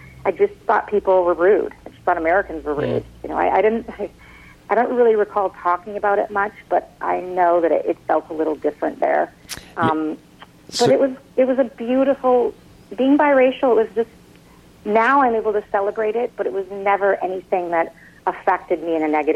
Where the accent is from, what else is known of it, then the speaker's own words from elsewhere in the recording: Nelson, British Columbia, Canada; it didn't really affect my life growing up in Nelson